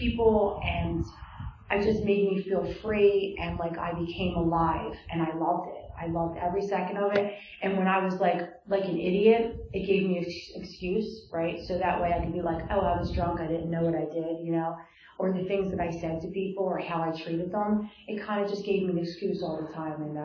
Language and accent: English; Philadelphia, Pennsylvania, United States; I'm born and raised in Philly. I'm a middle child.